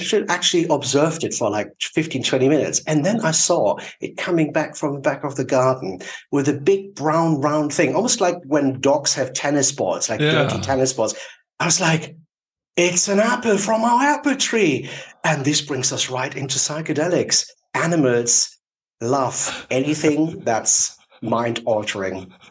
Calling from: South East England, United Kingdom; I live in a forest. I'm very lucky. It's in the Surrey Hills in the south of England, Europe.

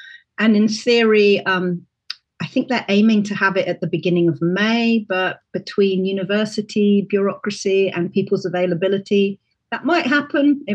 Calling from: Wales, United Kingdom; I'm in South Wales in the United Kingdom, and it's really great to be with you.

